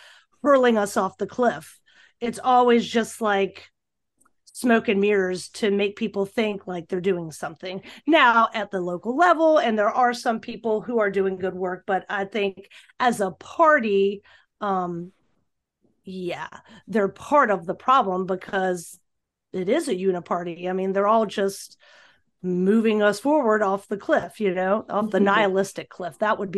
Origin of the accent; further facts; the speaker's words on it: Virginia, United States; now in North Carolina, United States; I'm from Virginia and I live in North Carolina. Now I'm only 3 hours away from my family